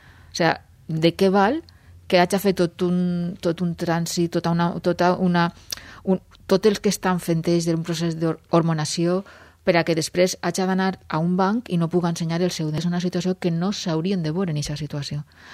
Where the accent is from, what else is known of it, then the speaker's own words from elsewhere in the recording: Massamagrell, Valencian Community, Spain; al meu poble, a Massamagrell